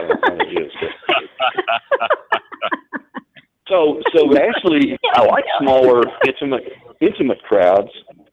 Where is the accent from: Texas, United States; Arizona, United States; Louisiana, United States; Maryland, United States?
Texas, United States; Beaumont; there was a girl that was singing with me at the time from my hometown of Beaumont, Texas.